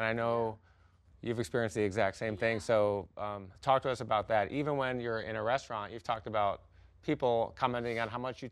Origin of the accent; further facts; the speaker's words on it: Detroit, Michigan, United States; now in Los Angeles, United States; I'm from Detroit, and there was a profile about this kid who grew up and was bullied, stuttered, and then he moved to Los Angeles.